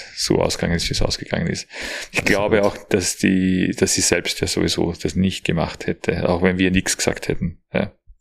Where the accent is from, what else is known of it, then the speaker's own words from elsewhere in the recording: Austria; Aber das kennt man nur bei uns in Österreich, gell?